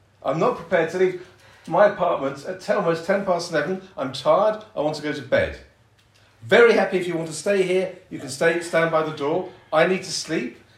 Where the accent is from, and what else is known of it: England, United Kingdom